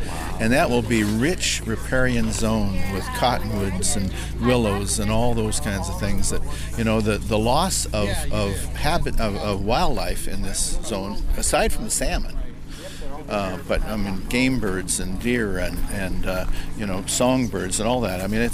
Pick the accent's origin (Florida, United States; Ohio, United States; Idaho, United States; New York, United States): Idaho, United States; Lewiston; You know, I grew up in Lewiston, Idaho, and they grew wheat all around there before the dams ever went in.